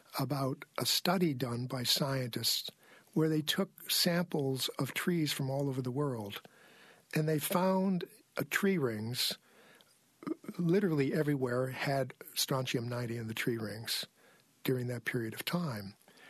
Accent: Syracuse, New York, United States; You mentioned that I'm from the Syracuse area. I mean, I went to Fayetteville Manlius High School

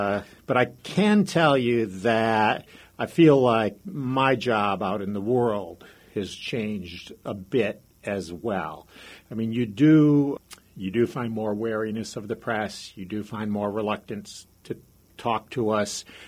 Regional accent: Michigan, United States; moved away as an adult; So I'm from Michigan and spent most of my life in Michigan before I moved to Washington for work.

